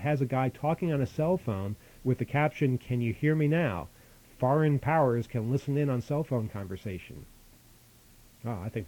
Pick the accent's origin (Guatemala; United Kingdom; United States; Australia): United States; Louisiana; I'm from Acadia, which is the name for the south central region of Louisiana where Cajun culture is located.